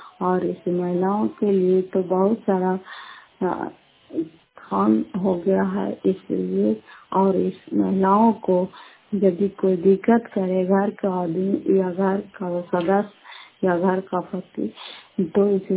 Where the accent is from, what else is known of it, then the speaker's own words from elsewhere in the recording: Nalanda, Bihar, India; घर फतेहपुर पंचायत मुखरौता जिला नालंदा कराचा ब्लॉक की निवासी हूँ